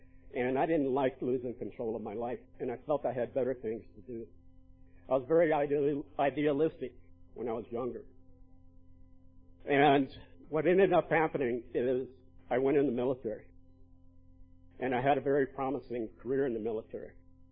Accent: Texas, United States; moved away; also born or lived in Tucson, Arizona / California; I left my home state of Texas, and I went to Arizona, and I figured if I left, made it geographic, my life would change.

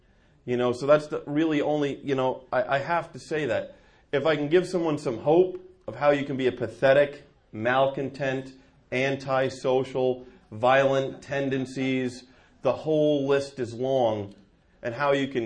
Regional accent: New York, United States; now in New Jersey, United States; I live in New Jersey, but I am a New Yorker. I was born there, raised there.

